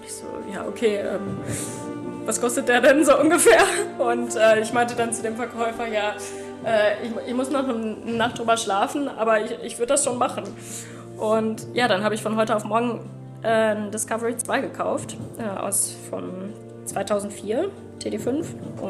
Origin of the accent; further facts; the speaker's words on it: Bochum, North Rhine-Westphalia, Germany; Ich bin 94 geboren, also bin jetzt im Januar 30 geworden. Mhm. Bin geboren und aufgewachsen in Bochum, also komme aus dem schönen Ruhrpott.